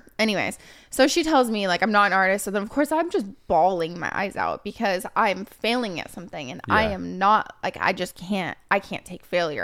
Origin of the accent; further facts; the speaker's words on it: Oregon, United States; So obviously my school, I'm from Oregon.